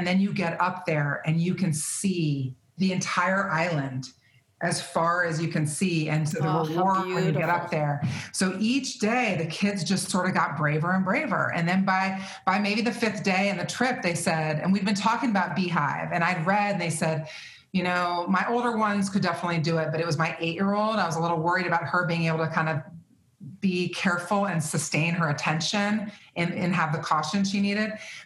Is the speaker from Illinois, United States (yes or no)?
no; Virginia, United States; Like, I grew up in Virginia and I'm from Virginia and I've hiked a lot in the Shenandoah.